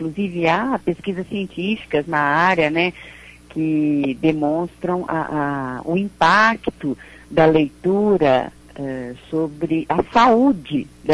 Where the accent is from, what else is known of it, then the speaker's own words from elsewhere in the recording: Belo Horizonte, Minas Gerais, Brazil; eu nasci aí em Belo Horizonte, né, cresci rodeada por livros, porque meus pais eram escritores.